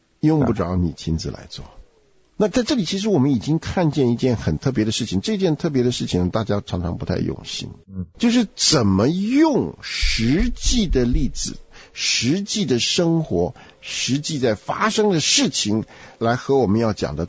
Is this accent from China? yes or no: yes; China; 我们从中国来